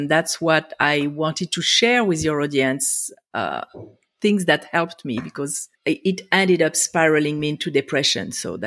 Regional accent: France; English is a second language; moved away as an adult; now in Israel; So I grew up in France. I'm sure people can hear it. I can't hide it. I graduated high school in France, and then I fell in love with Israel. So I moved to Israel to go to college.

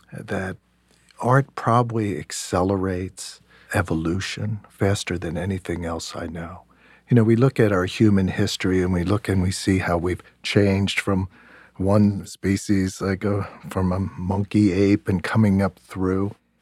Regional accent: York, Pennsylvania, United States; I grew up in York, Pennsylvania.

